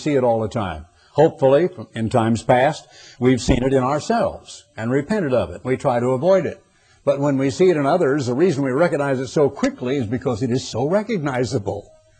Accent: Oregon, United States; I'd never see, I'm from Oregon, for pity's sake. The tallest building in Eugene was 8 stories

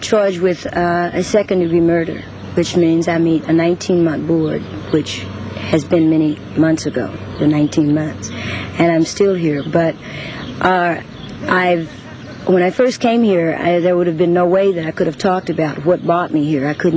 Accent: the South, United States; I was born and raised in the South. I was from a large family.

